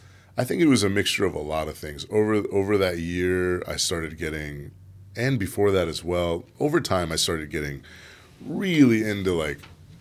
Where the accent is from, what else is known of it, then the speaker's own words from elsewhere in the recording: California, United States; moved away as an adult; now in Los Angeles, United States; I've always been DJing since I was like 13. I'm 29 now. And then I moved down. I'm from the Bay Area.